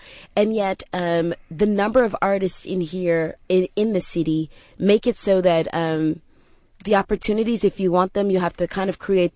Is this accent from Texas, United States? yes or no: yes; Austin, Texas, United States; born there; I wanted to study school in Texas, study in Texas, because I was born in Austin.